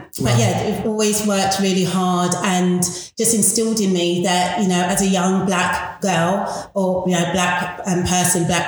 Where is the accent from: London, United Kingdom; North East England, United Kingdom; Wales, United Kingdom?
London, United Kingdom; Wembley; as a young black kid, and I grew up in Wembley, and back in the day, we were the only black people on the whole road.